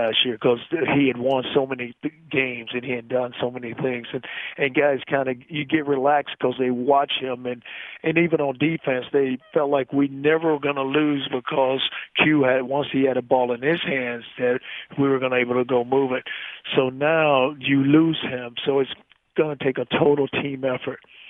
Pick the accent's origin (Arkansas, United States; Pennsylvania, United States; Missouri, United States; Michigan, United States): Arkansas, United States; I grew up in Arkansas, and people don't even realize that. They think I'm from Florida.